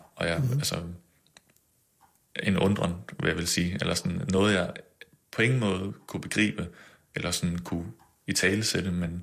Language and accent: Danish; West Jutland, Denmark; Så jeg tog faktisk hjem og bare gik lange ture i Vestjylland, hvor jeg kommer fra